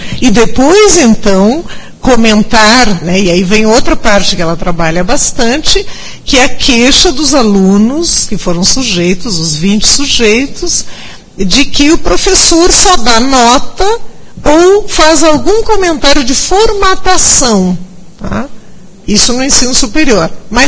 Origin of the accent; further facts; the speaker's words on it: Uruguay; eu, na verdade, me criei no Uruguai dos 3 anos aos 17 anos. Eu frequentei escola em espanhol.